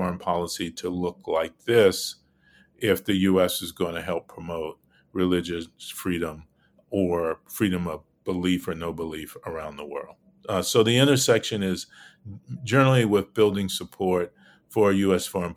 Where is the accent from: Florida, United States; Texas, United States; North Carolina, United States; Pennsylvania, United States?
North Carolina, United States; Belmont; now in New York City, United States; my little town that I grew up in Belmont, North Carolina